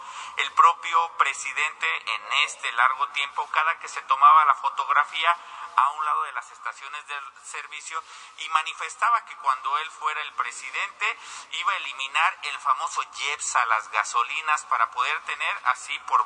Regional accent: Mexico; Como ciudadano mexicano

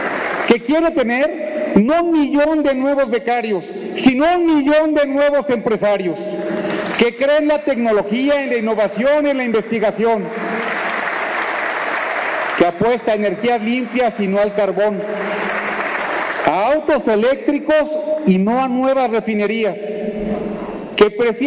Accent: Querétaro, Mexico; Provengo de Querétaro, un estado que crece y que genera empleo, un estado que paga los mejores salarios del país, líder de ingresos en los hogares y en competitividad, orgullo de México.

